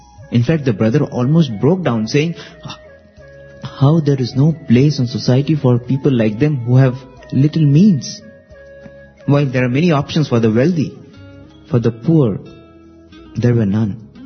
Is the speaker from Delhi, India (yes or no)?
no; Odisha, India; I was on the train returning from my hometown in Odisha